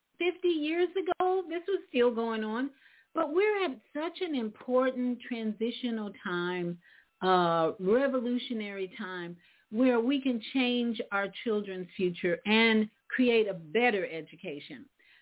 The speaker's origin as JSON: {"language": "English", "town": "Chicago", "region": "Illinois", "country": "United States", "tie": "born or raised there", "said": "Now, I grew up in Chicago, and I went to school all the way through high school."}